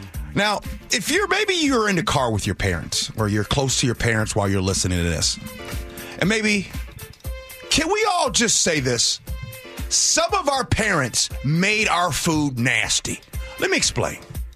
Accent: Midwest, United States; And then I'm from the Midwest. Anybody from the Midwest, you know what I'm going to say.

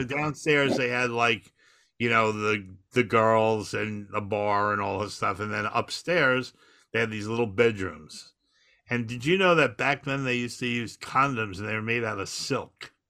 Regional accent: Seaford, New York, United States; I'm from New York, Long Island.

